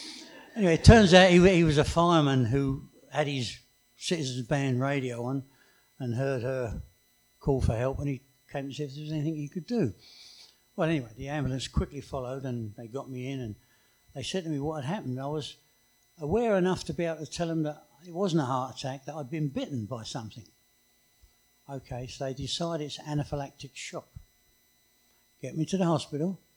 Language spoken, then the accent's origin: English; England, United Kingdom; Being English, don't like the sun.